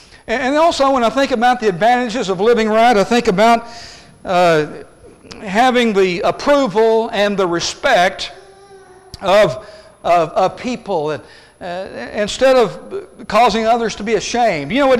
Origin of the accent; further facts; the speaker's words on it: Midland, Arkansas, United States; I grew up in Midland, Arkansas, population 300. And about 20 miles south of Fort Smith.